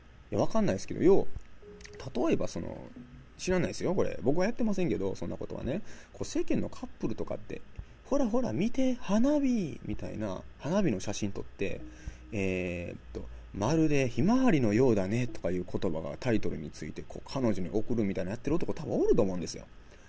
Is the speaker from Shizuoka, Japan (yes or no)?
no; Sakai, Osaka, Japan; accent: Sakai dialect; 大阪の堺出身でやや堺なまりが出てしまいましたね。